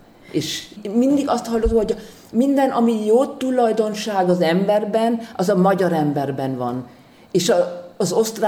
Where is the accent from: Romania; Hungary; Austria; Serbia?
Austria; Vienna; born there; first language German; Hungarian is a second language; Én 57-ben születtem Bécsben.